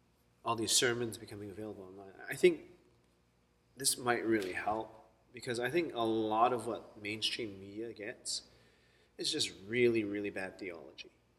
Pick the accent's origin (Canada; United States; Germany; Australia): Canada; I'm Canadian, but I'm not the typical Canadian type.